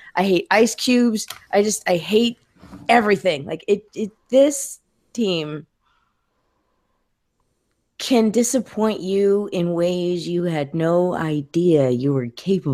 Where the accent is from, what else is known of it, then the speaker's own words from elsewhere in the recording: Manteca, California, United States; Like, I grew up in Manteca, so that's why I put the, like, maybe that's why I pronounced it the way I did.